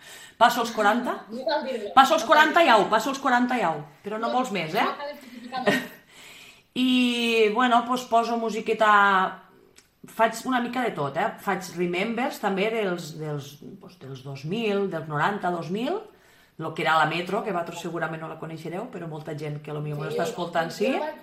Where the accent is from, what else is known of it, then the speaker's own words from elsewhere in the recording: Tortosa, Catalonia, Spain; Sóc de, bueno, Vic a Roquetes i sóc de Tortosa